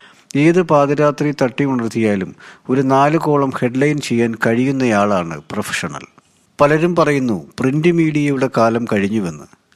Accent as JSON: {"language": "Malayalam", "region": "Kerala", "country": "India", "tie": "born or raised there", "lives_now": "Kolkata, India", "said": "ഞാൻ ജോലി ചെയ്യുന്നത് കൊൽക്കത്തയിലാണ്, ജനിച്ചു വളർന്നത് കേരളത്തിലാണ്, പഠിച്ചത് ഡൽഹിയിലാണ്. മഹാരാഷ്ട്രയുമായി എനിക്ക് യാതൊരു ബന്ധവുമില്ല."}